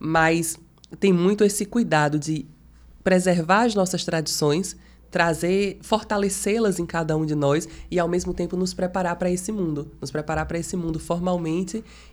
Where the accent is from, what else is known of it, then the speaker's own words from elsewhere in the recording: Rodelas, Bahia, Brazil; se eu estivesse em Rodelas, que é onde fica a minha aldeia, eu já estaria curada